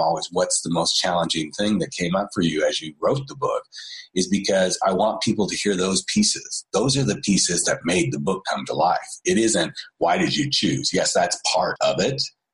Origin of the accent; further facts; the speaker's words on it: Colorado, United States; my dad is, and I grew up in Colorado, and he used to elk hunt